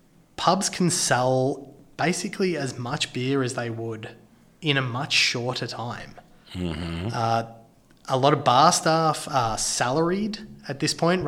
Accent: Victoria, Australia; my home state of Victoria.

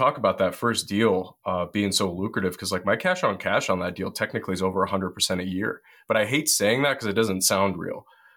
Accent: Detroit, Michigan, United States; Well, I grew up on 7 Mile in Woodward my parents

